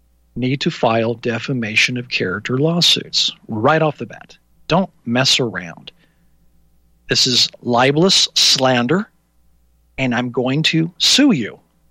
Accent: Indiana, United States; now in California, United States; I grew up in Indiana, so liberal California may be a totally different scenario there.

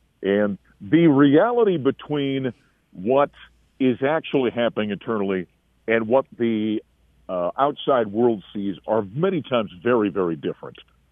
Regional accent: North Dakota, United States; around the state of North Dakota, my home state

